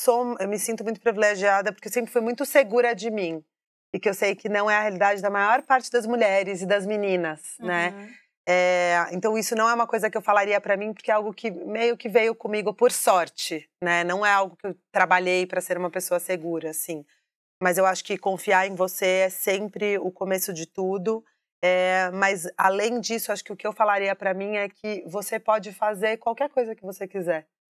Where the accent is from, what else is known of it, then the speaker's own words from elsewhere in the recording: São Paulo, Brazil; Eu sou paulista, nascida e criada em São Paulo, uma mistura de muitas etnias, né? Minha mãe é filha de inglesa com um judeu da Rússia